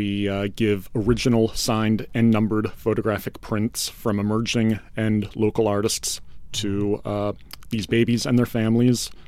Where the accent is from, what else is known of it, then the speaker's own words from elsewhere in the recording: Sault Ste. Marie, Michigan, United States; I spent 7 very short summers and long winters growing up in the Sioux, in the eastern part of the UP.